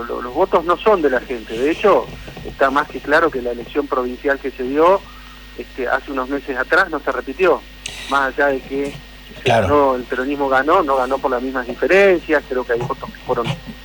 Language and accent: Spanish; Gualeguaychú, Entre Ríos, Argentina; En el caso de Gualeguaychú, de donde soy yo, hicimos una elección del 10%.